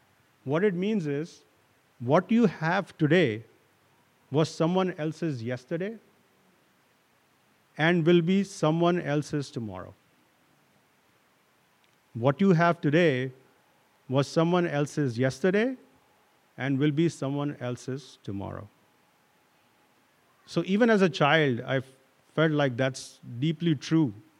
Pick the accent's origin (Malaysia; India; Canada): India; now in United States; When I was young in India, growing up in India, I used to go to Hindu temples a lot. Even while after coming to America, I used to go to Hindu temples.